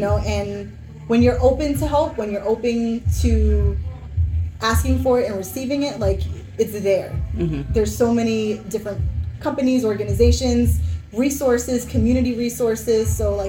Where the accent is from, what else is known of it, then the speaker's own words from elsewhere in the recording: Spring Hill, Florida, United States; I'm from Hernando County, Spring Hill.